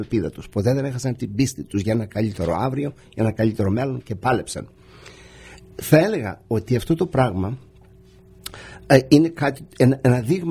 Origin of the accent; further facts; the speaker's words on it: Greece; σαν Έλληνας το αισθάνομαι και εγώ. Εμείς οι Έλληνες του εξωτερικού ιδιαίτερα, με το δικό μας τρόπο, ο καθένας μας από το δικό του ταμπούρι, έχουμε παλέψει.